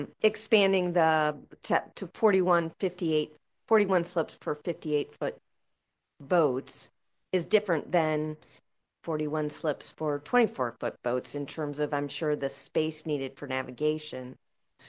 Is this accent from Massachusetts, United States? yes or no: no; Iowa, United States; I grew up in Iowa.